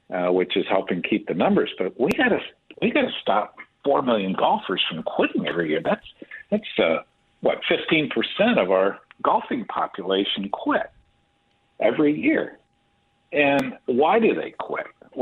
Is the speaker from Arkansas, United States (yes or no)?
no; California, United States; A lot of the courses I grew up playing in California in junior golf were gone to pasture.